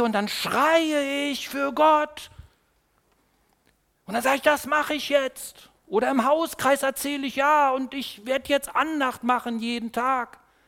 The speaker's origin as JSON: {"language": "German", "region": "East Germany", "country": "Germany", "tie": "born or raised there", "said": "Ich bin ja in der DDR aufgewachsen"}